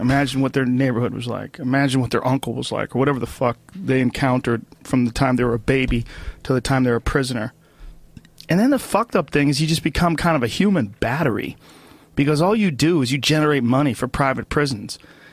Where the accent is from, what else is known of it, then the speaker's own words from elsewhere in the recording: Newton, Massachusetts, United States; It's like pretty easy life growing up in Newton, Massachusetts.